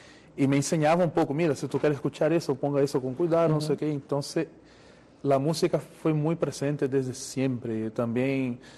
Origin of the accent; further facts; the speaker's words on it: Northeast Brazil, Brazil; Spanish is a second language; moved away; nací en el sur, para seguir la pregunta, y me fui para el nordeste de Brasil, que fue donde crecí y es una de mis culturas, por decir así.